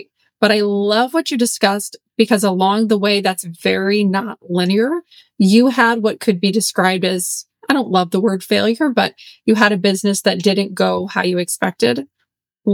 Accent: Ohio, United States; I'm from Ohio. I'm very Ohio State, Gavin.

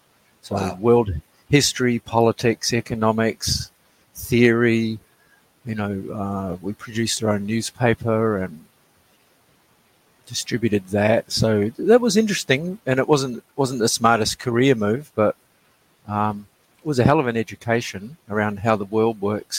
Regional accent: New Zealand; now in Australia; I grew up in beautiful New Zealand, the land of the long white cloud, as it's called by the Maori, the native people there.

